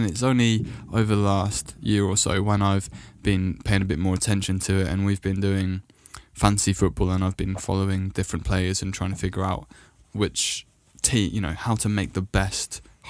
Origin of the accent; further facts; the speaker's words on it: Wales, United Kingdom; And being both Welsh, he was sort of our, you know, biggest asset really in the Welsh football team.